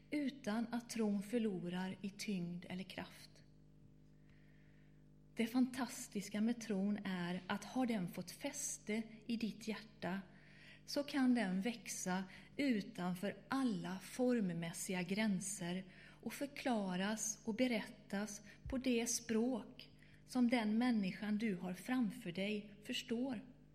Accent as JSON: {"language": "Swedish", "town": "Borås", "region": "Västra Götaland County", "country": "Sweden", "tie": "born or raised there", "said": "Varje sommar kunde jag i staden Borås, i alla fall där jag växte upp, gå ner till"}